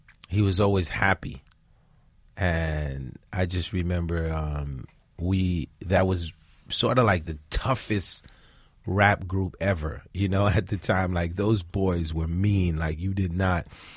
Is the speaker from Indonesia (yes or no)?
no; Haiti; now in New Jersey, United States; Once I came from Haiti, when we moved to Jersey, along with gospel music and hip-hop, when I was in school